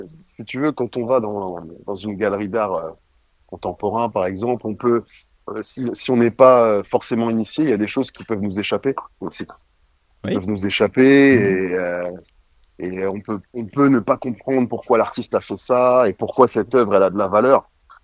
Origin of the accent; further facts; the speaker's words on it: Île-de-France, France; comme j'ai grandi en Île-de-France, j'ai rencontré des gens de divers univers.